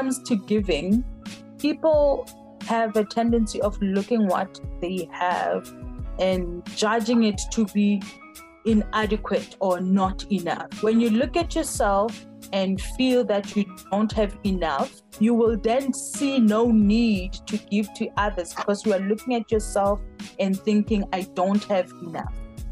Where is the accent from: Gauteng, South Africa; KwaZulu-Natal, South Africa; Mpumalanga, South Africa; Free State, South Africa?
Gauteng, South Africa; Alexandra; I grew up in Alexandra. It's a, you know, small congested place